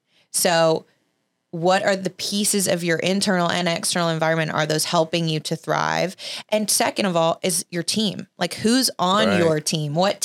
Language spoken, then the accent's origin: English; Alabama, United States; You know, I grew up in Alabama.